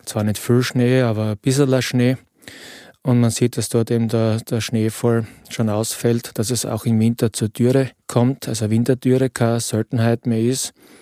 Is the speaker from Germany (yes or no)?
no; Austria; bei uns in Österreich, aber auch in anderen Ländern